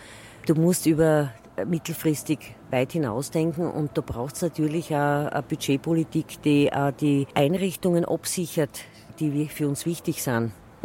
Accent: Styria, Austria; wie man bei uns in Steirischen sagt

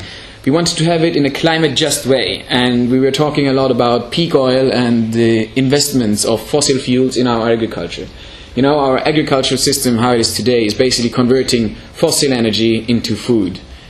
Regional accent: Freiburg, Baden-Württemberg, Germany; I'm coming from Freiburg to the southwest of Germany

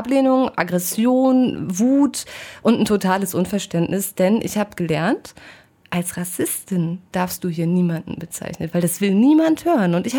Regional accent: Halle, Saxony-Anhalt, Germany; Denn zuerst sage ich dann, na ja, aus Halle.

